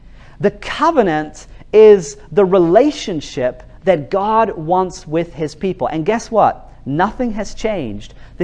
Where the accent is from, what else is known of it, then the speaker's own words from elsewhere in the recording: New Zealand; now in Norway; I live in Norway, and I grew up in New Zealand.